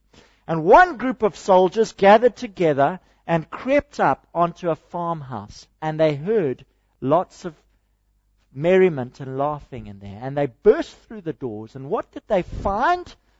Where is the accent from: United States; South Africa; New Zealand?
South Africa; And as a South African, I sat there, I'm ashamed.